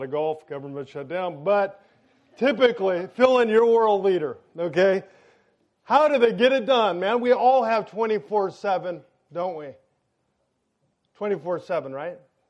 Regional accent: United States; by the way, I'm an American, so I can make fun of America

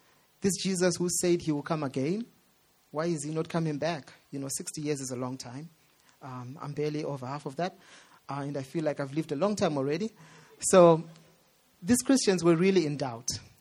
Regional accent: Zimbabwe; I grew up in Zimbabwe where Christians are the majority.

